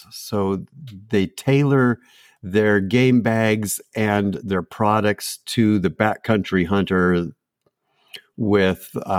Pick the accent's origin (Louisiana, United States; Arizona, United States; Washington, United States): Washington, United States; growing up in Southwest Washington. That's where I'm from.